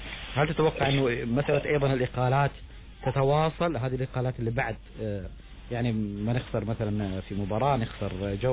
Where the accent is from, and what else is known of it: Oman